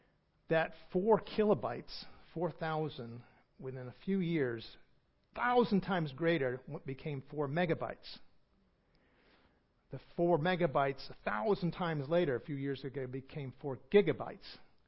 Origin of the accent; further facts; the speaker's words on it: New England, United States; I'm from New England.